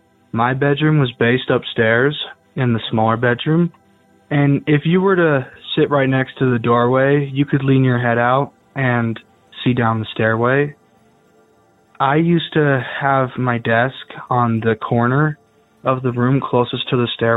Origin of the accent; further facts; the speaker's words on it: Manti, Utah, United States; I'm from Utah. So this call happened back in the house I grew up in when I was younger, the house I spent 21 years of my life in. I'm in a town in about the center of Utah called Manti.